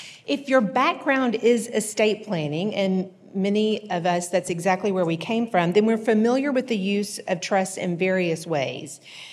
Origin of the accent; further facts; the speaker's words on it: Texas, United States; accent: East Texas; now in Bel Air, United States; I live in Bel Air, Texas, but I hail from East Texas, and you should be able to tell by this accent, right?